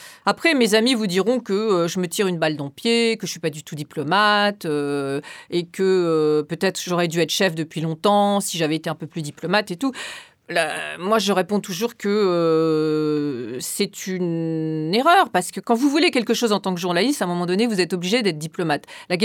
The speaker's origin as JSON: {"language": "French", "town": "Paris", "region": "Île-de-France", "country": "France", "tie": "born or raised there", "said": "je suis une Parisienne, je vis dans Paris, j'ai été élevée à Paris, enfin, je viens pas d'un milieu riche, mais je viens d'un milieu privilégié"}